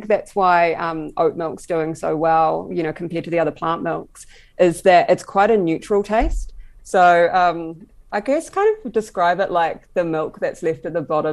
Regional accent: Taranaki, New Zealand; so I'm from Taranaki and, you know, very strong dairy ties there.

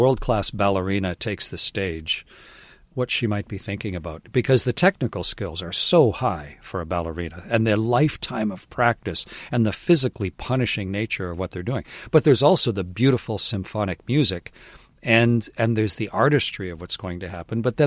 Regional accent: Canada; Like, by definition, I could not be an astronaut as a Canadian.

